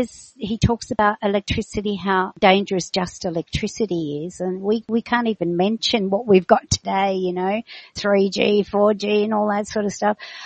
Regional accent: Melbourne, Victoria, Australia; from Melbourne

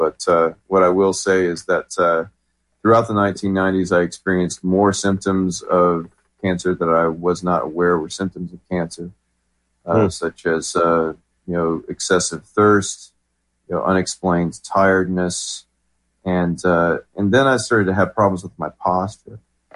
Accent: Albuquerque, New Mexico, United States; born there; Well, I'm 43 years old, and I was born in 1979 in Albuquerque, New Mexico.

